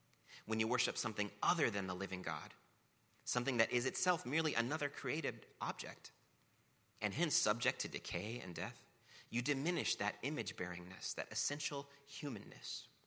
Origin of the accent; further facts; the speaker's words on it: United States; That is important to me because I'm American.